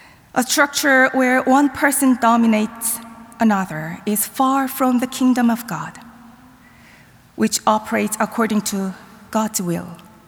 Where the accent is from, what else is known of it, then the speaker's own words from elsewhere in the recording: South Korea; moved away as an adult; now in United States; I was born and raised in Korea and came to the United States in my 30s. All my education and work experience were in Korea, a country that takes pride in its ethnic homogeneity.